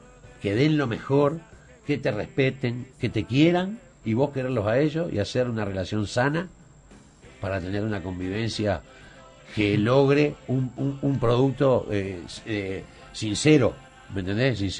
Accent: Montevideo, Uruguay; yo nací en Pocito

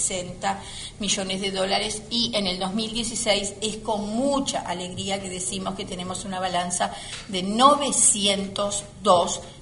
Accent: Uruguay

